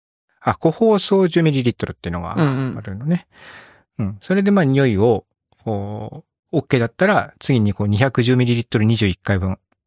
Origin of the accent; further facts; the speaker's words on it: North Kanto, Japan; born there; 僕はその北っていうかね、北関東の生まれなんで、まあ寒さは、の対策はわかってるつもりでいるんですが